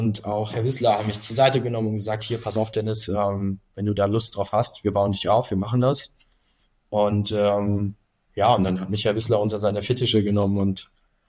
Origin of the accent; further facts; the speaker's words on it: Cologne, North Rhine-Westphalia, Germany; ich komme ja aus Köln, war Düsseldorf erreichbarer. Und ich war noch nicht bereit, irgendwie wegzuziehen.